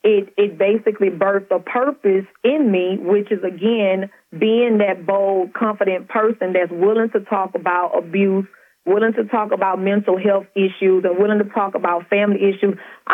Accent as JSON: {"language": "English", "region": "Louisiana", "country": "United States", "tie": "born or raised there", "said": "I'm originally from Louisiana, and as I share in the book, I grew up in a very impoverished neighborhood, in a very impoverished home"}